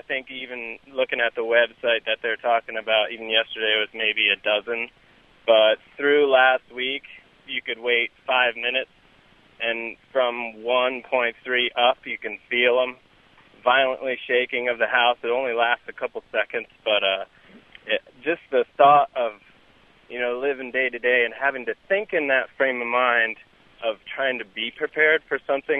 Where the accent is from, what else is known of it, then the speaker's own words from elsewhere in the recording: East Coast, United States; Yeah, I grew up on the East Coast